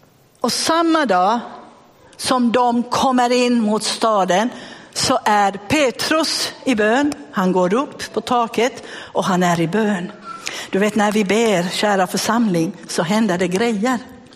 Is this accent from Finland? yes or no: yes; Finland; Och jag är en sån här typisk finne, tror jag att finnar älskar skinnjackor